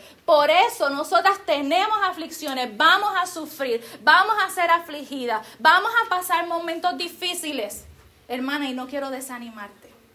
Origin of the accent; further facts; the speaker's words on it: Puerto Rico; como dicen en mi país, Puerto Rico